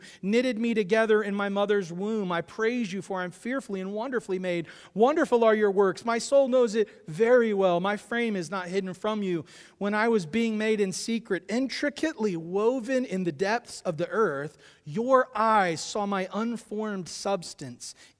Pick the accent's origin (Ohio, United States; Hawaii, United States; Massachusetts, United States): Ohio, United States; Columbus; I grew up in Columbus, and I've been to many, many funerals. My dad was a pastor, and I didn't see this in Columbus.